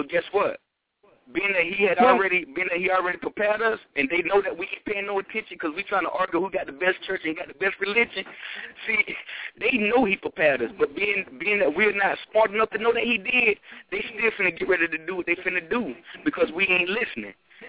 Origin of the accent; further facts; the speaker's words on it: United States; I mean, I am truly an American, but we are some of the most nonchalant, lethargical people on the face of the earth